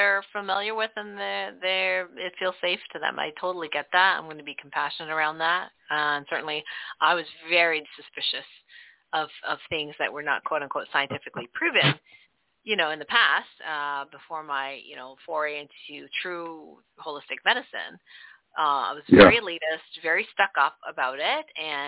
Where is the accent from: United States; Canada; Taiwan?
Canada; I'm from Canada, so we do metric.